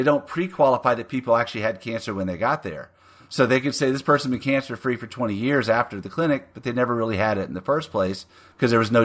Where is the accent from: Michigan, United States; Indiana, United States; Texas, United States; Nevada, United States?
Texas, United States; accent: Texas; It's probably my Texas accent that screwed